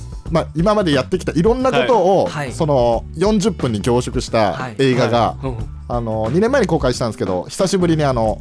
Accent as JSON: {"language": "Japanese", "region": "Kochi", "country": "Japan", "said": "なんとなく僕高知出身で、はい、あんまり娯楽がなくてテレビが好きで"}